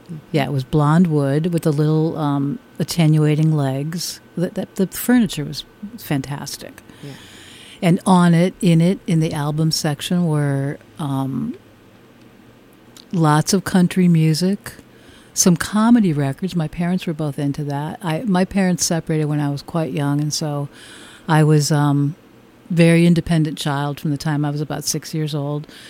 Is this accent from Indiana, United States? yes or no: yes; Gary, Indiana, United States; I was born in Gary, Indiana. I was born and raised in Gary, Indiana. I think these days it's a tough town. It was a tough town then.